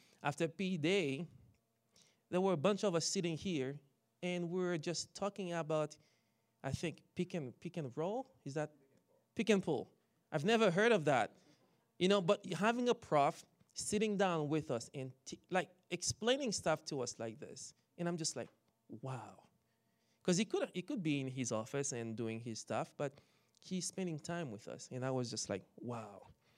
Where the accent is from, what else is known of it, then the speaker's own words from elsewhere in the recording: Haiti; now in Canada; So what happened when I came from Haiti, my friend picked me up in Toronto, and I spent a few months in Toronto, and I flew to Winnipeg